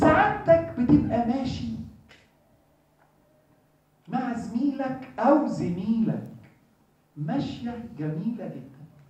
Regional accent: Egypt; now in Jordan; أنا ما سمعتهاش هنا كتير في الأردن، لكن في عندنا في مصر نوع معين من السايرنز

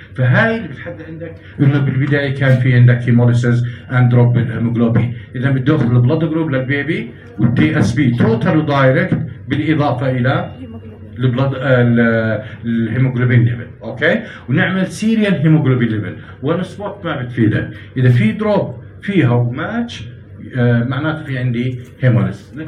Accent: Jordan; it's very common عندنا بالأردن

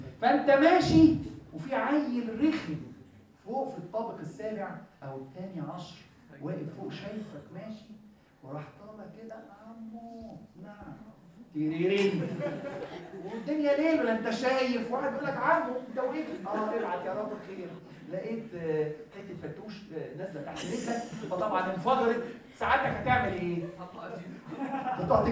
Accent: Egypt; now in Jordan; أنا ما سمعتهاش هنا كتير في الأردن، لكن في عندنا في مصر نوع معين من السايرنز

